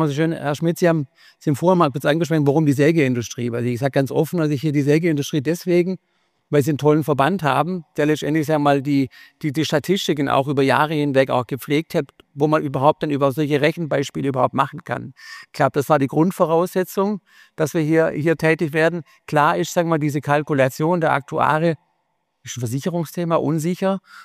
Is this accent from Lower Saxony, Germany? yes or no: no; Baden-Württemberg, Germany; jetzt bin ich Schwabe, weiß ich, sehr konservativ